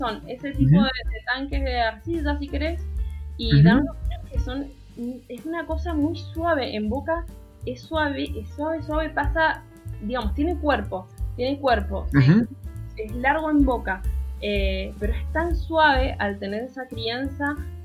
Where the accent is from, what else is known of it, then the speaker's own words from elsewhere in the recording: Argentina; Yo tengo pasaporte italiano como típica argentina.